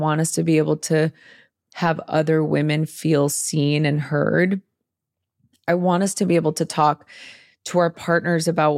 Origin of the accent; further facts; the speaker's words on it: Los Angeles, California, United States; I grew up in East LA in a really chaotic environment, gang violence.